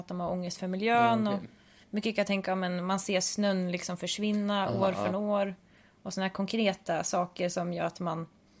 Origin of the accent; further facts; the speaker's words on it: Sundsvall, Västernorrland County, Sweden; för jag vet att där jag kommer ifrån, Sundsvall, den staden ligger ju en dal, precis som Pristina gör här också.